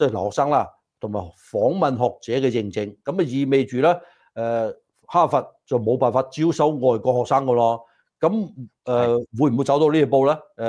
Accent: United States

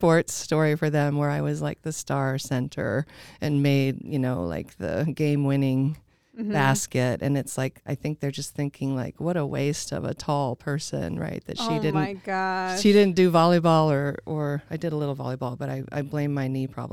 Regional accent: Boise, Idaho, United States; also born or lived in Walla Walla, United States; I grew up here in Boise. There's a couple of us left, I think, that can claim that title.

